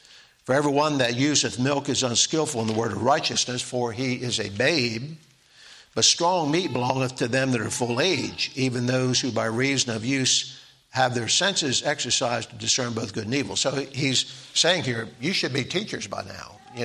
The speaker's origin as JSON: {"language": "English", "region": "Delaware", "country": "United States", "tie": "born or raised there", "said": "The house that I grew up in Lower Delaware, I don't think had any insulation in it."}